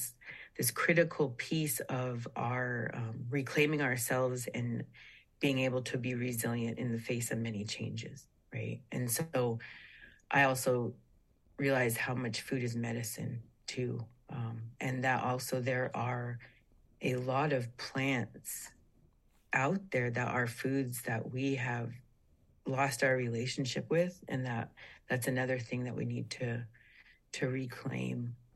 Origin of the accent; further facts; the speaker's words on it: Nenana, Alaska, United States; I'm from Nenana in Manly Hot Springs. I'm Dene Athabaskan.